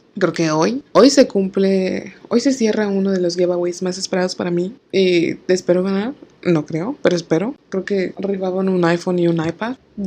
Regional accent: Mexico; como buenos mexicanos que somos

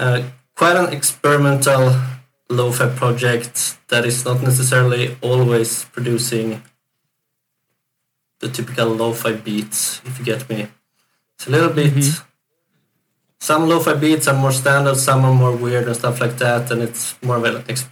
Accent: Sweden; English is a second language; I'm from Sweden

